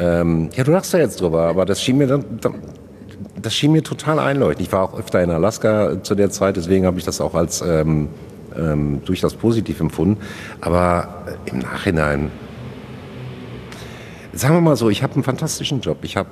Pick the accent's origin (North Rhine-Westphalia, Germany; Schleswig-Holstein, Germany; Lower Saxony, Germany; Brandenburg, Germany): North Rhine-Westphalia, Germany; Hattingen; ich kam ja aus Hattingen. Ich bin in Hattingen groß geworden.